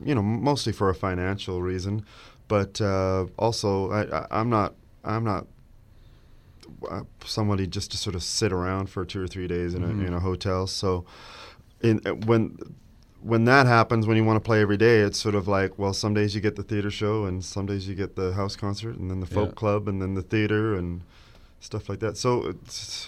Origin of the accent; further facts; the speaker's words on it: Alberta, Canada; the fact that I'm from a very small town and they still, and especially Alberta, the West